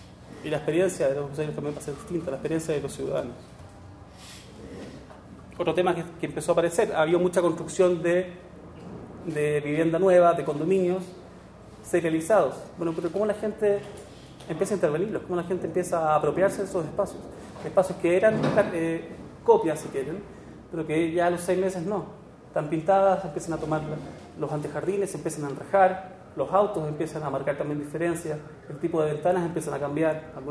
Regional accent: Chile; Nosotros los chilenos no somos muy buenos para santos, no somos como los argentinos

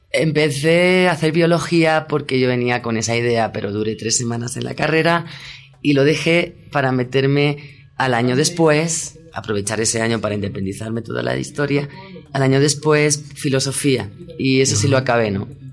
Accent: Spain; now in Latin America; Sí, yo crecí en España y siempre tuve desde muy joven la inquietud de vivir en otros lugares.

